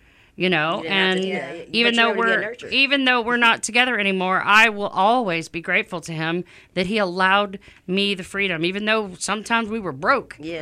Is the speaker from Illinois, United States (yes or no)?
no; Louisiana, United States; Right, I have a friend in Louisiana. I'm from Louisiana.